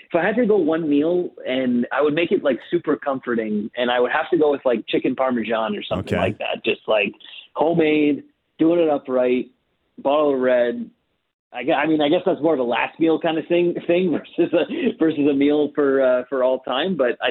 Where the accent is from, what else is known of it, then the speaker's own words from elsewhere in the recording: Toronto, Ontario, Canada; born and raised in Toronto, spent my whole life there